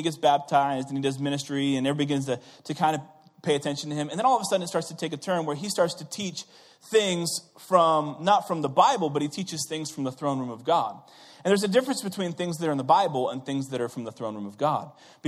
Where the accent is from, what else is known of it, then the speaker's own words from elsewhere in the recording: Missouri, United States; Now, I'm from Missouri, right?